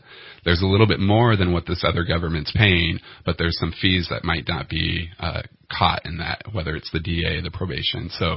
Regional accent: California, United States; I grew up in Santa Barbara County. I went to law school in Michigan, was not a fan of the snow, and knew I wanted to come back to California.

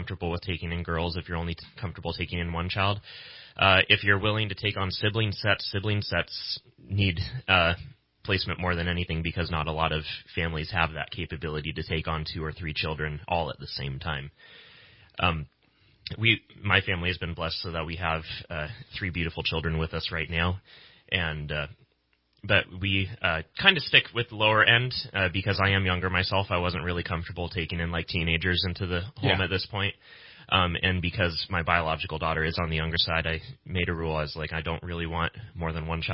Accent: Cottonwood, California, United States; Well, I'm from Shasta County. I grew up in Cottonwood most of my life. Moved away for college in Southern California

